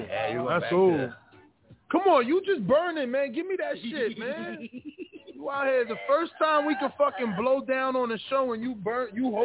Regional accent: East Coast, United States; I'm from the East Coast, so you guys got legalized way before us. Like I said, a year ago, I was in Jersey, and it was illegal.

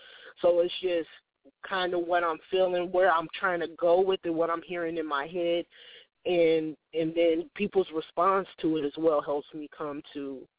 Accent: Chicago, Illinois, United States; especially once again saying that I'm from Chicago, you know, we have a big steppers and blues and R&B and jazz fusion coming out of my city

